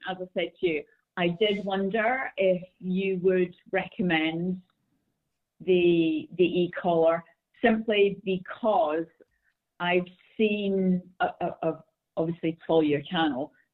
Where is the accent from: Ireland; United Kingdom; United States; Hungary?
United Kingdom; Scotland; I'm Scottish.